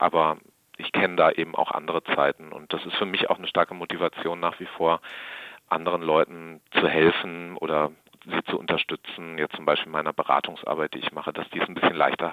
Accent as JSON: {"language": "German", "town": "Freiburg", "region": "Baden-Württemberg", "country": "Germany", "tie": "born or raised there", "said": "Also ich bin hier in Freiburg auch aufgewachsen als Kind, als Schüler."}